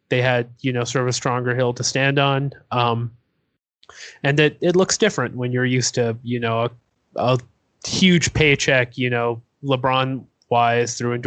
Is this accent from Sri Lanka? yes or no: no; Toronto, Ontario, Canada; because I'm from Toronto.